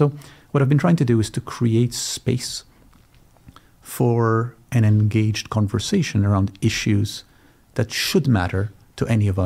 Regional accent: Malta; accent: Maltese; So I'm actually delighted that Maltese, that you have people with my accent in your studio 2 weeks in a row.

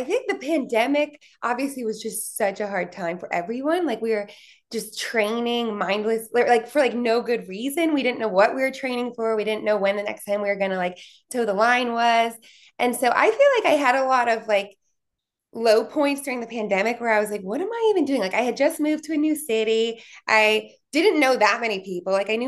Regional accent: Philadelphia, Pennsylvania, United States; now in Atlanta, United States; Like I'm from Philly and I went to school in New Jersey. So I was never like that far from home.

